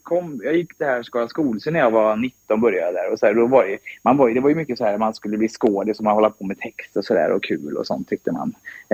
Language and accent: Swedish; Mariestad, Västra Götaland County, Sweden; now in Stockholm, Sweden; jag har ju bott i Stockholm några år nu och så här, och då tror de ju ofta att jag är från Värmland, för jag, det är ju vi i Mariestad som trakten där. Vi har ju både Bert Karlssons västgötska från Skara, och så har vi ju den värmländska språkmelodin också.